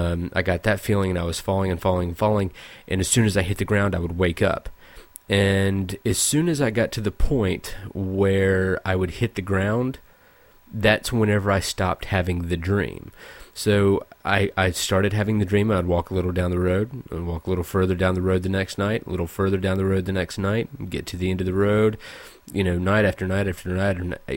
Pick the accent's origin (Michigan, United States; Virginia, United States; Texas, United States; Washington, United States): Virginia, United States; I'm from Virginia. There's, you know, a good amount of mountains that way.